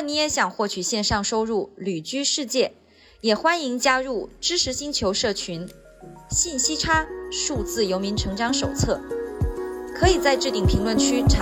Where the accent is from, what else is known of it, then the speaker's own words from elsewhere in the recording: Hainan, China; 我第一次在海南待那么久，虽然我是个海南人，我可能以前在海南待的时间都还不如你长